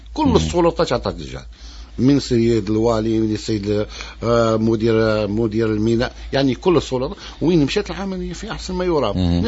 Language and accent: Arabic; Algeria; ولا احنا كجزائريين رانا نستهلكوا البطاطا